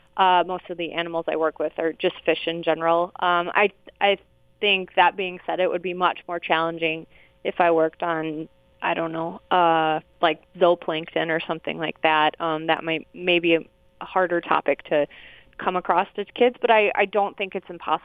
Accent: Minnesota, United States; I'm originally from Minnesota, so about as far from the ocean as you can get in the U.S.

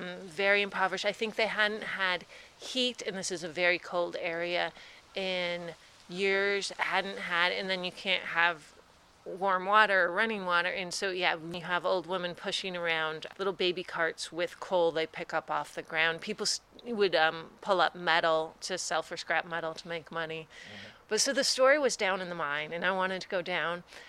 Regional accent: United States; born there; I'm American born.

